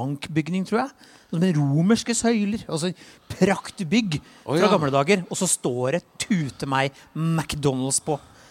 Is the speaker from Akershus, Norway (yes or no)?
yes; Lillestrøm, Akershus, Norway; der jeg vokste opp på Lillestrøm